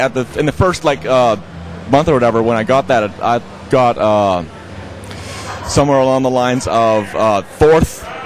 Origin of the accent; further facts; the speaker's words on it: Vancouver, British Columbia, Canada; Vancouver, British Columbia.